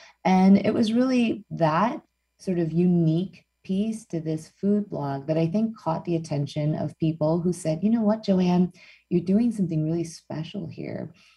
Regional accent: Chicago, Illinois, United States; But first of all, I'm Korean American. I was born in Chicago, Illinois, and I've lived there my entire life. So there's a fair bit of Chicago in my diet.

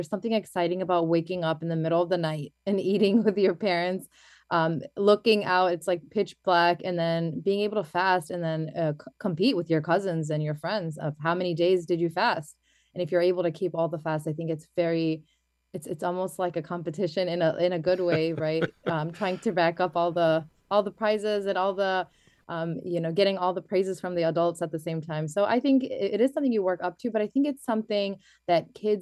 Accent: Temple Terrace, Florida, United States; I grew up in the Temple Terrace community in Florida, and at that time, we were one of a few Bangladeshi families living in that area

